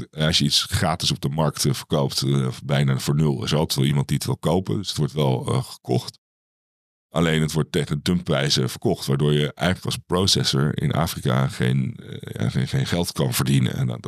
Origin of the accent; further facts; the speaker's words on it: Netherlands; Ja, en wij in Europa zijn natuurlijk, zeker wij als Nederlanders, vinden het natuurlijk altijd mooi om iets voor een mooie prijs in te kunnen kopen.